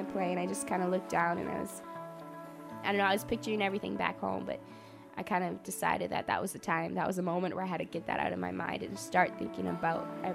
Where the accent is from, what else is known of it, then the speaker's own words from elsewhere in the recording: Illinois, United States; I'm from Cook County.